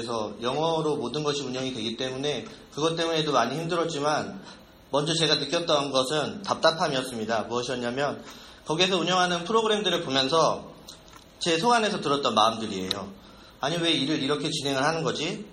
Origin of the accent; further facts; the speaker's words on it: South Korea; moved away as an adult; now in United States; 저는 작년 6월에 한국에서 이곳으로 이민을 왔습니다. 와이프는 여기서 어린 시절부터 살았지만 저는 토종 한국인으로 살다가 작년에 미국에 왔고